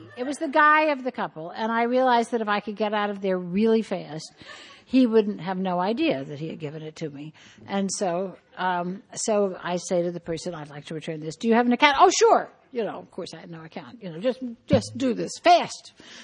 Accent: the South, United States; oh, no, I'm from the South. I'm always cold.

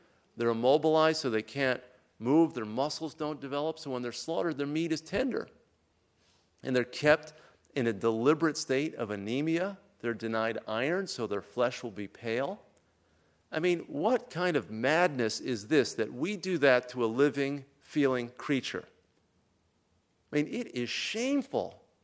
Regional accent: New Haven, Connecticut, United States; You know, I grew up in New Haven with a big Italian-American community.

